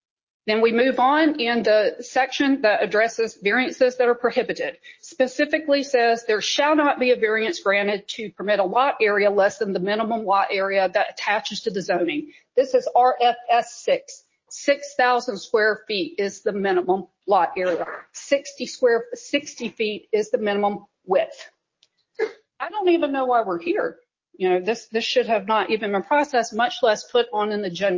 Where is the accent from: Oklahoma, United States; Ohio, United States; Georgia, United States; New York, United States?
Georgia, United States; Atlanta; now in Savannah, United States; I'm a Savannah resident, pretty new to Savannah, but I'm from Atlanta.